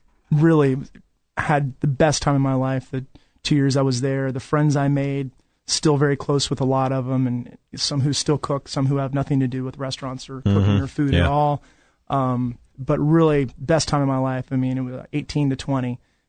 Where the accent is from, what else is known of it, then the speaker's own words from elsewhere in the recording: Virginia, United States; maybe because I'm from Virginia and he's from Appalachia.